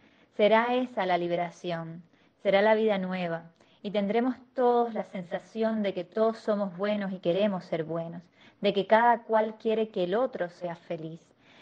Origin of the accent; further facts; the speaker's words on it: Cuba; Ahora somos los cubanos dentro de la isla y también fuera de la isla quienes somos los protagonistas de las protestas